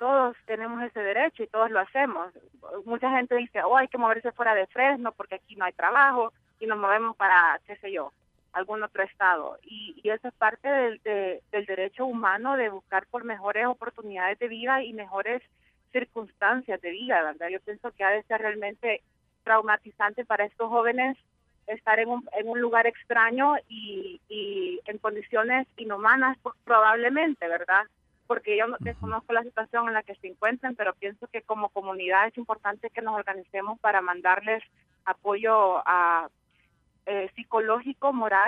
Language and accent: Spanish; El Salvador; Pues yo soy de El Salvador